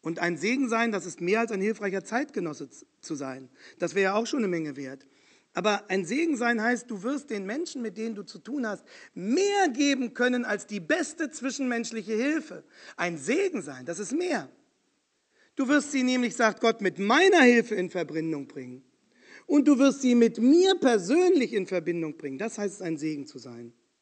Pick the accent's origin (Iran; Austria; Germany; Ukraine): Germany; moved away as an adult; now in Canada; Und ich bin in Deutschland aufgewachsen, aber seit etwas über 20 Jahren hier